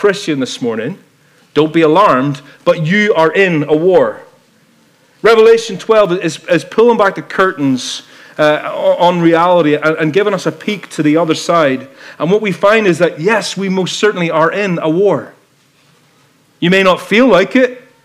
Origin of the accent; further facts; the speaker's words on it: Ireland; I grew up in Ireland, as you probably know, and you can maybe tell from my accent. I grew up like Ty. I'm a redneck. I'm a hick. We have a word. We call it culchy. I'm a culchy, right?